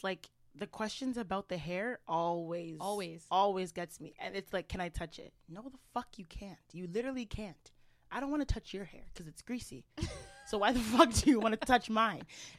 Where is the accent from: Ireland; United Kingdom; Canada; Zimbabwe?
Canada; born there; You know, I was born in Canada.